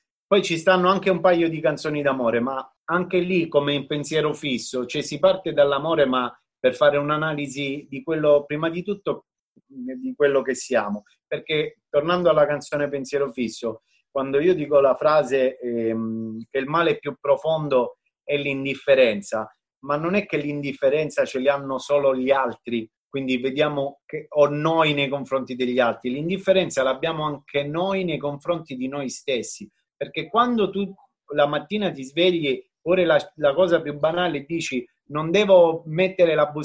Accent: Caltagirone, Sicily, Italy; born there; sono nato a Caltagirone, la città dell'arte e della politica.

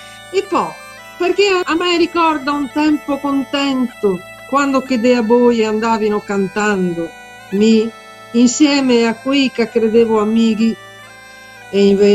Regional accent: Villadose, Veneto, Italy; Io sono nata a Villadose, ho vissuto a Villadose, ho lavorato quasi sempre a Rovigo

